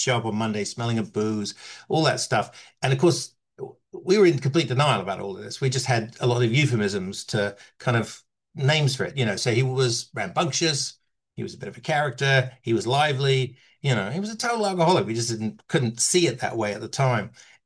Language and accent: English; London, United Kingdom; moved away as an adult; now in Los Angeles, United States; So as you can tell, I grew up in London and moved to Los Angeles when I was 30